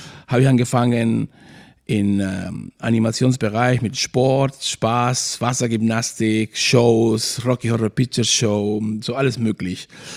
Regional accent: Maspalomas, Canary Islands, Spain; now in Germany; Okay, bei uns in Spanien, auf der Kanarischen Insel, auf Gran Canaria, ist eine ganz bekannte Ecke, wo viele Deutsche uns besuchen jedes Jahr.

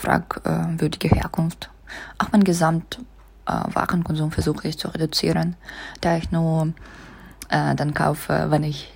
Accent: Saint Petersburg, Russia; German is a second language; moved away as an adult; now in Munich, Germany; Ich komme aus St. Petersburg, Russland, habe ich meinen Bachelor in Volkswirtschaft gemacht

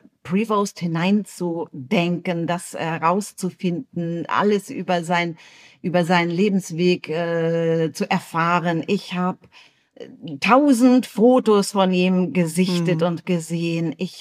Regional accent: Northern Germany, Germany; Ich bin Lutheranerin, genau wie du. Ich komme aus Norddeutschland, genau wie du.

